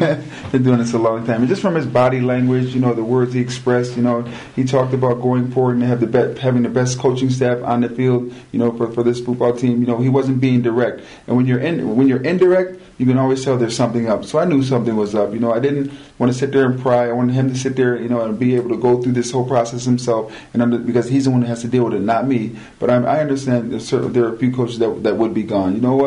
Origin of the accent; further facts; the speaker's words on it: Syracuse, New York, United States; Syracuse is my hometown where what I love.